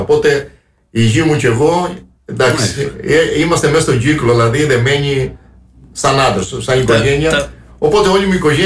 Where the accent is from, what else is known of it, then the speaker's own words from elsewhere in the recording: Agios Thomas, Greece; εγώ που μένω και είμαι από τον Άγιο Θωμά, ξέρω να πάω.